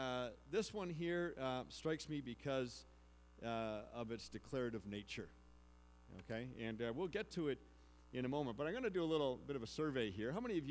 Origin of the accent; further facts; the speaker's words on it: Ontario, Canada; growing up in Ontario, my dad was an adventurous man.